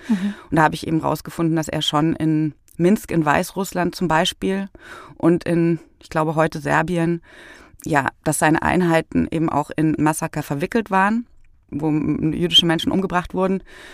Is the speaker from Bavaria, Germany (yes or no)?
yes; Bavaria, Germany; ich bin ja aus Bayern, mein Großvater aus der Oberpfalz.